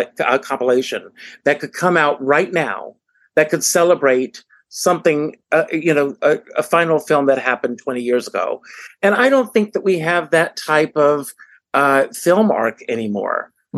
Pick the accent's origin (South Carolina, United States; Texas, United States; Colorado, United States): South Carolina, United States; Conway; now in New York, United States; Well, I grew up in South Carolina, small town, Conway, South Carolina, just outside of Myrtle Beach. That's the gateway to Myrtle Beach. Mm-hmm. I grew up on a tobacco farm.